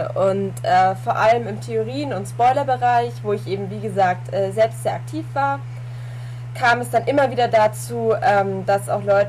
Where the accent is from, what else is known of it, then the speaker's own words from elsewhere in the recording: Bavaria, Germany; ich bin 19 Jahre alt und ich komme aus Bayern.